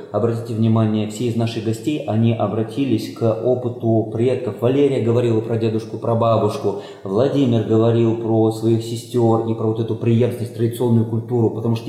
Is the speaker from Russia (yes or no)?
yes; Siberia, Russia; Я еще застал в сибирской деревне, я из Сибири